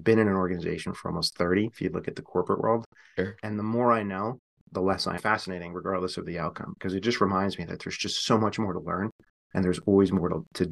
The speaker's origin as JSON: {"language": "English", "town": "Hoboken", "region": "New Jersey", "country": "United States", "tie": "born or raised there", "said": "I grew up in Hoboken, New Jersey, in the mid-70s. If you're familiar with Hoboken, it's a tiny little square mile town"}